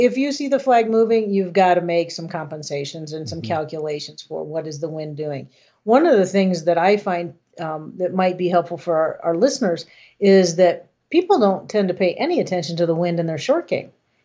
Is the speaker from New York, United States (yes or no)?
no; Quad Cities, Iowa, United States; I grew up in the Quad Cities, and he was...